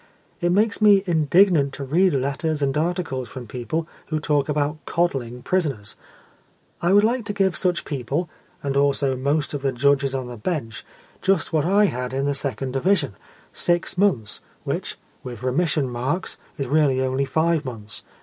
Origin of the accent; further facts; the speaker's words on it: Scotland, United Kingdom; I'm a Scotsman and that I'm a poet.